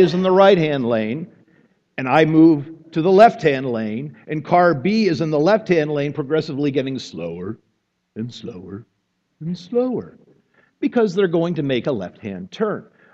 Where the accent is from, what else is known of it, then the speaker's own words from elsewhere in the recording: Pittsburgh, Pennsylvania, United States; I grew up in the Pittsburgh area. In Pittsburgh, and it's not there so much anymore, when I learned how to drive, they had this thing called the Pittsburgh Left.